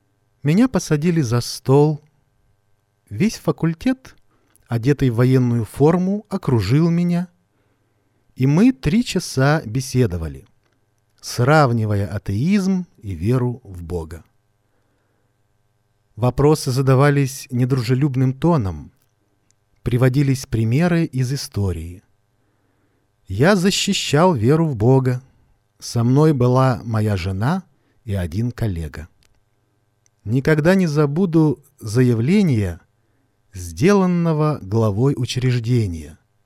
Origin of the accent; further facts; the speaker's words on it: Chennai, Tamil Nadu, India; Russian is a second language; Я вырос и родился в Индии, в городе Ченнаи. Мой отец был из Керала, мама из Ченнаи.